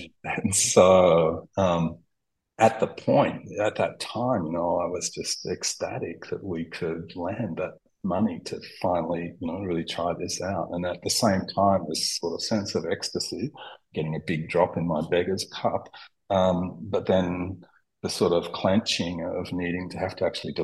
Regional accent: Australia; I'm Australian scientist, trained in Australia

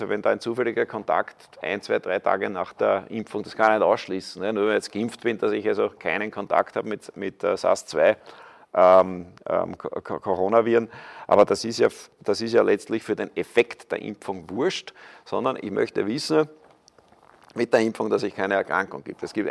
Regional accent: Austria; wir sind ja Österreicher

